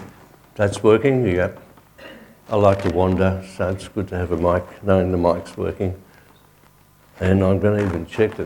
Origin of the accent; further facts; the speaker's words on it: St Albans, Victoria, Australia; I grew up in St. Albans with a lot of Maltese people